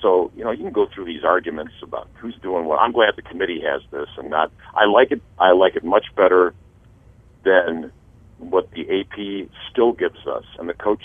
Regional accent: Buffalo, New York, United States; now in North Carolina, United States; Well, I'm from Buffalo, so I'm glad I live in North Carolina.

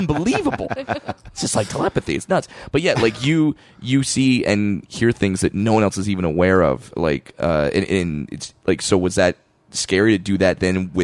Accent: Seattle, Washington, United States; Seattle. Like 20 minutes north

